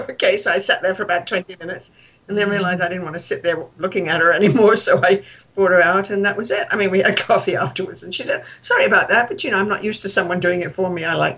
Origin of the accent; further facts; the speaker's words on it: England, United Kingdom; And, of course, growing up in England, you always know that this – we are more than we seem